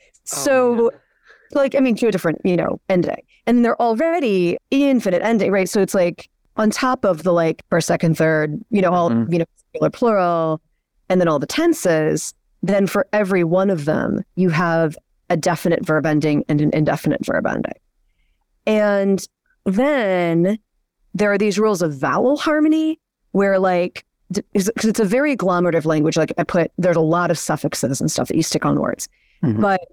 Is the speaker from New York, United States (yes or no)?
no; Chicago, Illinois, United States; I was raised in Chicago, but then my father and all these other relatives who were living with us sometimes or living nearby, they were all speaking Hungarian.